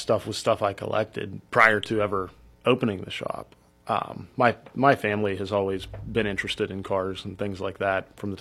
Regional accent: Meridian, United States; I grew up in Meridian.

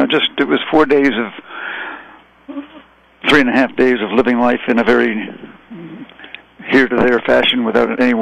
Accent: New York, United States; also born or lived in Richmond, Virginia; Originally from New York. At the time of Woodstock, my family lived in Richmond, Virginia

